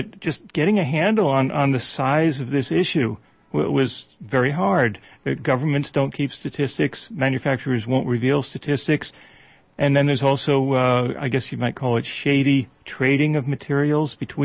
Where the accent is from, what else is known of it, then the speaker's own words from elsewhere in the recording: Northeast, United States; that's the word I learned when I grew up in the Northeast